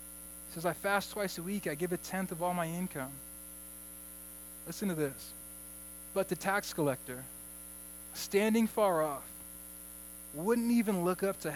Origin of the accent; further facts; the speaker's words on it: Santa Ana, California, United States; I grew up in Santa Ana living in an apartment, and we just lived in various apartments.